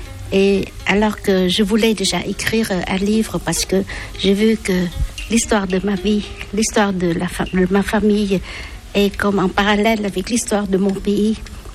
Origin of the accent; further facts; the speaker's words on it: Vietnam; French is a second language; je suis devenue combattante parce que je suis vietnamienne aussi.